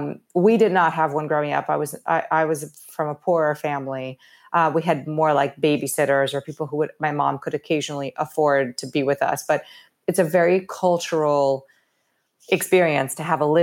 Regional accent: Rio de Janeiro, Brazil; And I grew up in Rio.

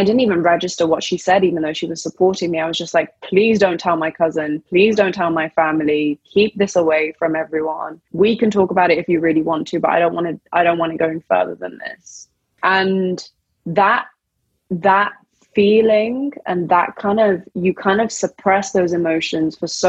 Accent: United Kingdom; I'm not British in the same way as someone, my partner, for example, Josh, a white man who grew up in the UK as well, I'm not British in the same way.

